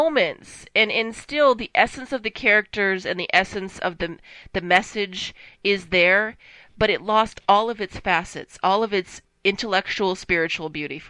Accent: United States; I know, that doesn't speak very highly of me, I'm an American, so what can I say?

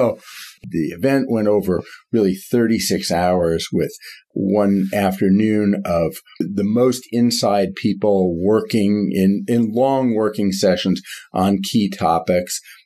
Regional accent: California, United States; I grew up in Silicon Valley where, you know, the history of an organization is two guys in a garage, right?

